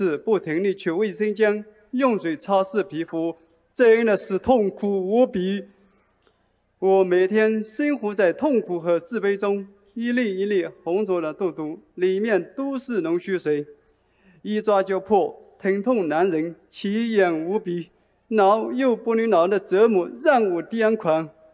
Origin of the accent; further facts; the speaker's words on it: Lisbon, Portugal; 我来自葡萄牙里斯本